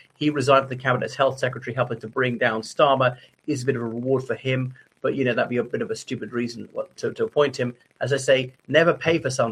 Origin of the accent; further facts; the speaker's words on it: Ireland; from Ireland.